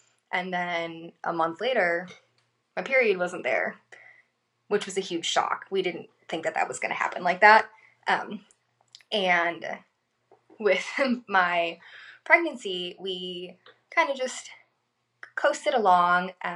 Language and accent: English; Chicago, Illinois, United States; also born or lived in Pennsylvania / Florida / Seattle; now in South Carolina, United States; I'm a transplant from Chicago to South Carolina. I've lived a pretty interesting life. I've lived in Illinois, Pennsylvania, Florida, where I lived in Orlando and worked at Disney.